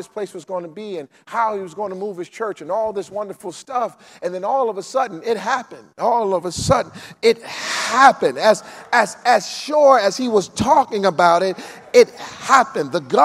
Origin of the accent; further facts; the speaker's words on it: Baltimore, Maryland, United States; And so I grew up in the Park Heights area, Northwest Baltimore. And so those were my stomping grounds.